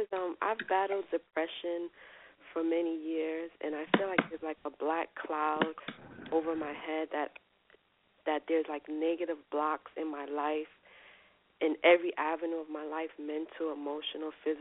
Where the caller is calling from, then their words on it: New York City, New York, United States; New York City.